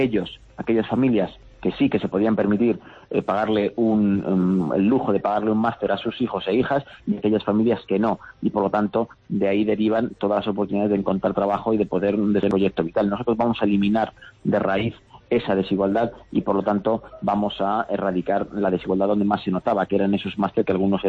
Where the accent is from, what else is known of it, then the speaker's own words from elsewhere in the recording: Albacete, Castilla-La Mancha, Spain; Por ejemplo, yo que soy albaceteño, si me fuera a Cuenca a estudiar periodismo, pues evidentemente tengo más gastos que afrontar